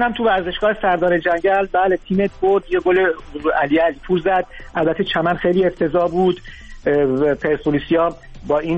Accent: Iran; به عنوان یه ورزشی، به عنوان یه ایرانی

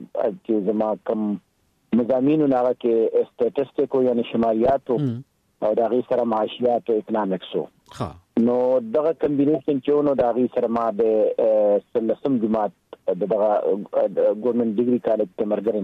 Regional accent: Lower Dir, Khyber Pakhtunkhwa, Pakistan

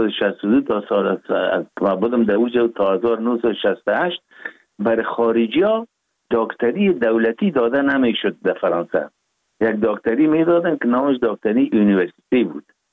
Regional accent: Kabul, Afghanistan; born there; ما 4 دی 1316 در نوابات دی افغانان کابل تولد شدیم

